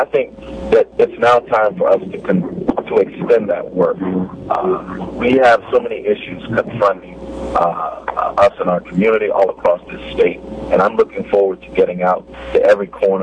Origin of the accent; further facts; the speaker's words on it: Richmond, Virginia, United States; The current mayor of the city of Richmond, my hometown, where I was born, Richmond, Virginia